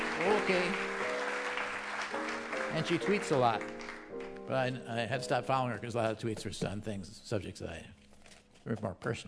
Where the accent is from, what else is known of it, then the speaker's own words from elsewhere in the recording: Milwaukee, Wisconsin, United States; Well, I'm saying I grew up in Milwaukee.